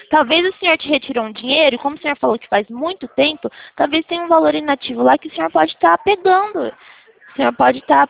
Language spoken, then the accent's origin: Portuguese; São Paulo, Brazil; Eu sou de Arara, São Paulo.